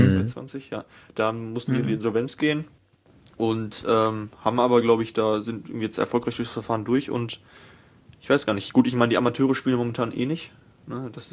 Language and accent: German; Bochum, North Rhine-Westphalia, Germany; Ich wohne in Wattenscheid, also insofern, aber ich fühle mich halt als Bochumer.